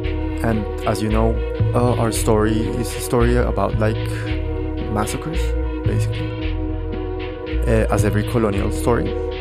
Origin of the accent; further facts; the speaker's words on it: Bogotá, Colombia; I'm from Bogotá